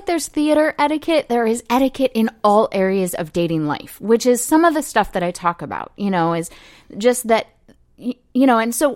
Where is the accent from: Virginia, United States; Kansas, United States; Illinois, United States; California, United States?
California, United States; Because I'm from California, you know, and so I moved here from just outside San Francisco.